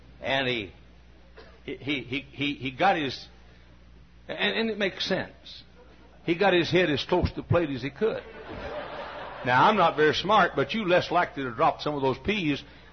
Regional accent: the South, United States; I said, "Why, sure, I'm a Southerner."

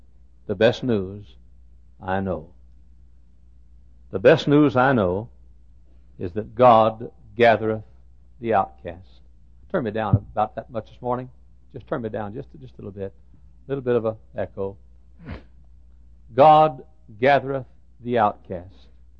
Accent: Dallas, Texas, United States; the west side, southwest side of the city of Dallas, my hometown. It's been over 10 years since I spoke in the neighborhood where I grew up called the Oak Cliff section. I grew up out in the south part of the Oak Cliff section, which is called Lisbon

